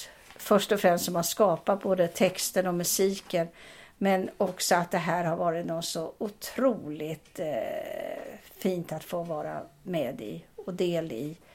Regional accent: Tyresö, Stockholm County, Sweden; Jag växte upp här i Tyresö då på 50-talet och framöver då.

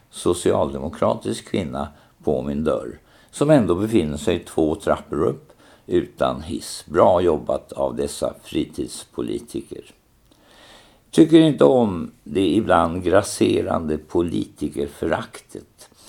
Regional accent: Norrland, Sweden; I min norrländska barndom hade jag massor av fastrar, morbröder och andra släktingar.

